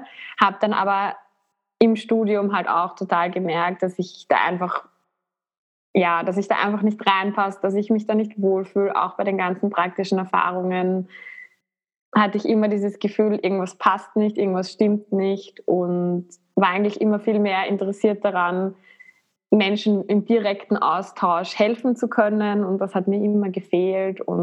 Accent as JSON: {"language": "German", "region": "Vienna", "country": "Austria", "said": "ich komme aus Wien und studiere auch in Wien"}